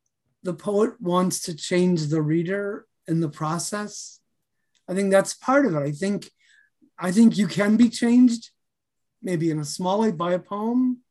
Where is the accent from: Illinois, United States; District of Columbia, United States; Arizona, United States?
Illinois, United States; Skokie; also born or lived in Chicago; I was born in Chicago, but I grew up in Skokie.